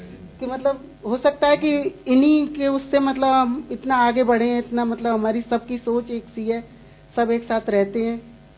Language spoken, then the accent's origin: Hindi; Firozabad, Uttar Pradesh, India; मैं फिरोजाबाद से हूँ